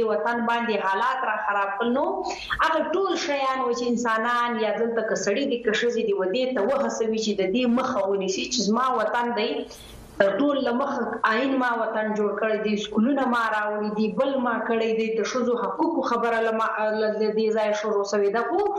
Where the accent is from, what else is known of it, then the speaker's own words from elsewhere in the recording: Sanjawi, Balochistan, Pakistan; now in Quetta, Pakistan; پیدا شوی او لوی شوی په سنځاوي کې وزیلا زیارت جنوبی پښتونخوا کې سبق مون تر لسمال ته ویلې دی. بیا د مختص د خپل د پاره کوټي شار ته راغلو.